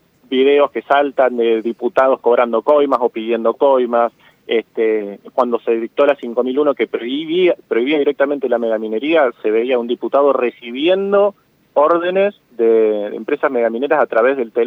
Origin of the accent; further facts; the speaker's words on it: Chubut, Argentina; los que vivimos en la Patagonia y los que somos de Chubut, que somos una provincia de 500.000 habitantes